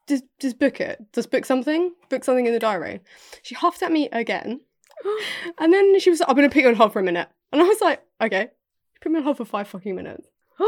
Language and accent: English; United Kingdom; I'm British.